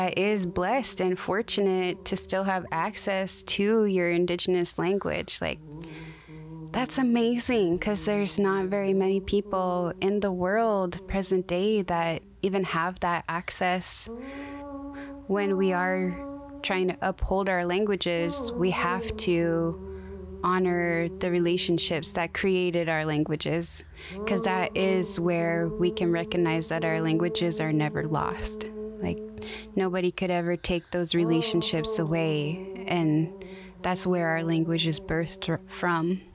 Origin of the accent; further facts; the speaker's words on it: Seattle, Washington, United States; also born or lived in Ketchikan; now in Mount Vernon, United States; And I grew up mostly around the Seattle area and Ketchikan, and I've been living most currently in Swinomish territory, aka Mount Vernon.